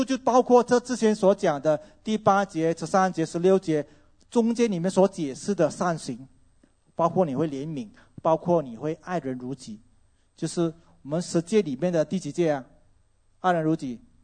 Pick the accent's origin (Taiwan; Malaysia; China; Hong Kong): Malaysia; 但是这个是我们马来西亚人都知道的事情。